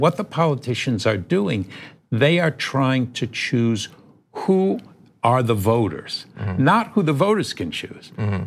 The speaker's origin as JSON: {"language": "English", "region": "New York", "country": "United States", "said": "I'm a New Yorker. I'm cynical by birth and upbringing."}